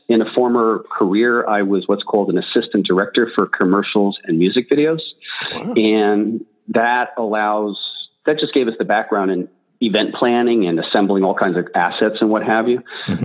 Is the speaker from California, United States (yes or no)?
no; New Jersey, United States; Like, I grew up in the New Jersey Shore, and I simply come from a blue-collar family.